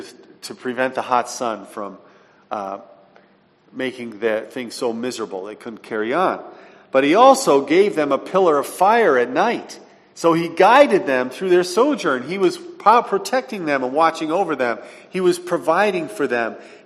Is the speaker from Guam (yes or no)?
yes; Guam; We love going, traveling around and saying we're from Guam.